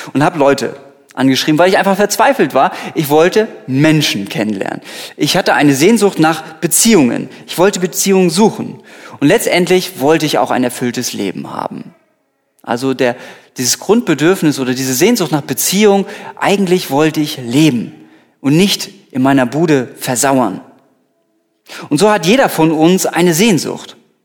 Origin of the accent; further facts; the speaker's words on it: Lübeck, Schleswig-Holstein, Germany; moved away as an adult; also born or lived in Mainz; Ich bin von Lübeck nach Mainz gezogen und ich kannte dort keine Menschenseele.